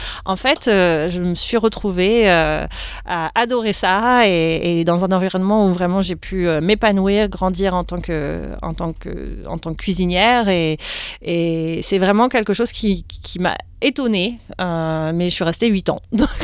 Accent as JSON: {"language": "French", "town": "Orléans", "region": "Centre-Val de Loire", "country": "France", "moved": "as an adult", "lives_now": "Australia", "said": "Je viens de France, tout à fait."}